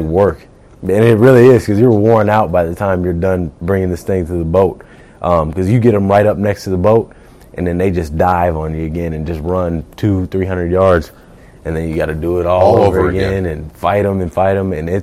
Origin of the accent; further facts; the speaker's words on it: Florida, United States; now in Philadelphia, United States; That's the only thing I can say, because I'm born and raised in Florida, and, you know, when it's snowing outside and stuff like, yeah, I don't think I can ever get used to the snow and all that.